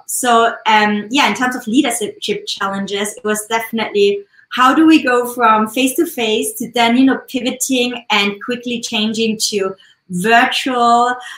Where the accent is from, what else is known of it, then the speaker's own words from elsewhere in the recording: Austria; I think also because I'm from Austria and we used to just, you know, get our meat or bacon from the farmer fresh.